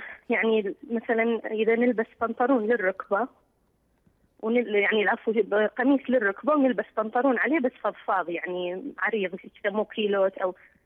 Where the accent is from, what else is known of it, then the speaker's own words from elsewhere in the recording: Mosul, Nineveh, Iraq; now in Turkey; كان يعني شنا حالنا زين بالعراق وهاي، بس احنا من الموصل طبعا